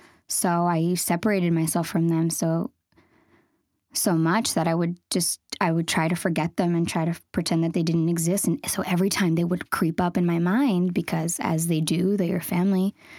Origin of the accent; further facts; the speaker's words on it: United States; because I'm Latina, because I'm Colombian, because of so many things, because I'm an American too.